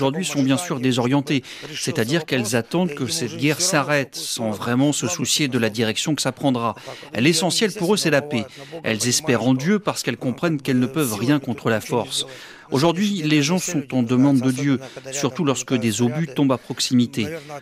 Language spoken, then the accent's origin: French; Crimea, Ukraine; moved away as an adult; also born or lived in Donbas; Moi aussi je suis un déplacé, je suis de Crimée.